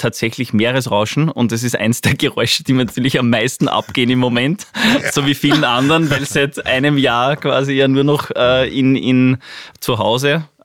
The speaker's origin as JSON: {"language": "German", "region": "Upper Austria", "country": "Austria", "tie": "born there", "lives_now": "Vienna, Austria", "said": "ich bin gebürtiger Oberösterreicher, seit 2 Wochen 40 Jahre"}